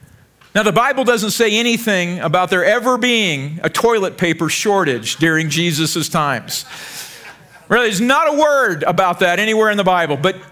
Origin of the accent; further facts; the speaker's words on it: United States; And I have great faith in the American people. I'm an American.